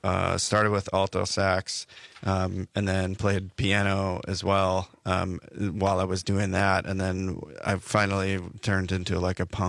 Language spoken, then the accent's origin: English; Cedarburg, Wisconsin, United States; So I grew up in Cedarburg. It's a suburb of Milwaukee.